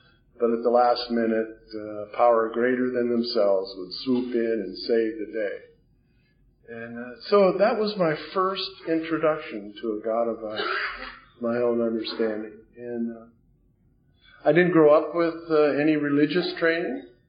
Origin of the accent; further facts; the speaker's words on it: Hawaii, United States; So my growing up in Hawaii was very, very moving.